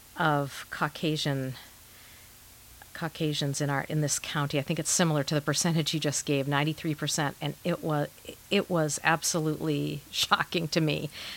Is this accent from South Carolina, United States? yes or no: no; Chicago, Illinois, United States; And then talking with people and saying, oh, we're from Chicago, and having them like have this look of horror because all they're hearing in the news is the violence.